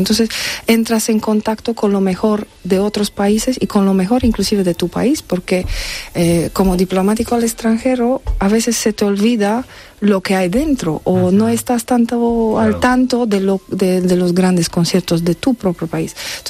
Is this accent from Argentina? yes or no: no; Târgu Mureș, Mureș County, Romania; born there; Spanish is a second language; yo nací en Târgu Mureș, es una ciudad pequeñita, 150, 170 mil habitantes, en mitad de Transilvania, en Rumanía